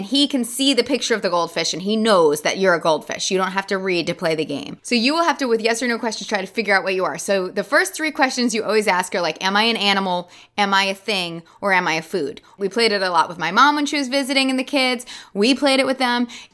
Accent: New Jersey, United States; I know I say that weird. I'm from Jersey.

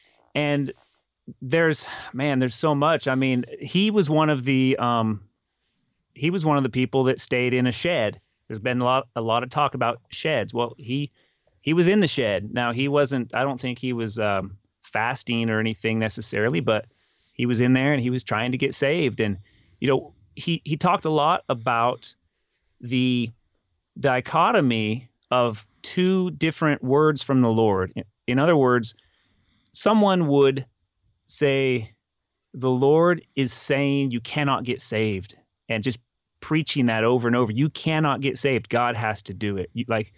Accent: Oregon, United States; now in Texas, United States; there's been so many people that just look at us because we are outsiders. We're from Oregon. We don't talk like them.

